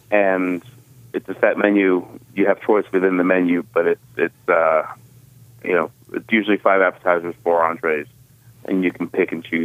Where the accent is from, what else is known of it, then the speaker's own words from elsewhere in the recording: New York, United States; Hey, I'm from New York where there's house and street